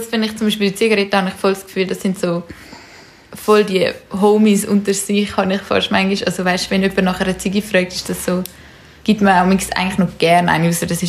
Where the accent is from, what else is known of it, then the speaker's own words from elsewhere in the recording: Zurich, Switzerland; wir sind ja in Zürich aufgewachsen